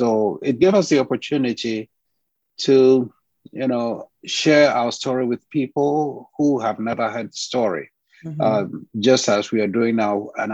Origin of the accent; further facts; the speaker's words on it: Ghana; someone who learned the Negro spirituals, sang them when I was growing up in Ghana